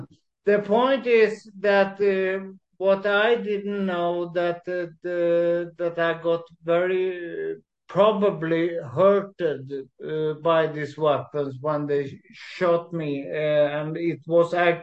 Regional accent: Sweden; English is a second language; moved away as an adult; I found it very, very, very relieving to leave my home country, yes. But I did never want to leave my home country.

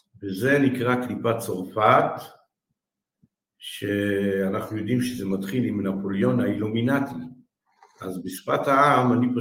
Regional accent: Jerusalem, Jerusalem District, Israel; ומצד אמא אני קשור לחסידות בובו, ואני פה, אני ילד ירושלמי, נולדתי בירושלים, החרדית, תלמיד ויז'ניץ

